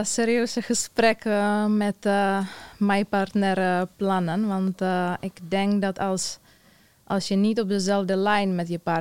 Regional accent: Czechia; Dutch is a second language; now in Netherlands; Ik kom uit Tsjechië. Ik woon 5 jaar in Nederland. Dus ik doe mijn best om mijn Nederlandse nog steeds verbeteren

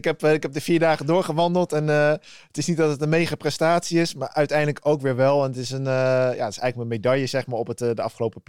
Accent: Drenthe, Netherlands; also born or lived in The Hague; Ik ben geboren in Den Haag. Uiteindelijk op mijn 7e ben ik verhuisd naar Drenthe. Samen met mijn moeder mee en mijn stiefvader.

